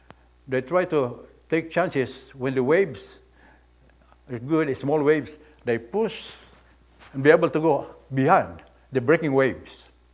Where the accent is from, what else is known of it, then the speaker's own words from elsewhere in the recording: Philippines; English is a second language; When I was a young boy, I grew up in the Philippines. We live in a shoreline, by the shoreline, where there are lots of fishermen.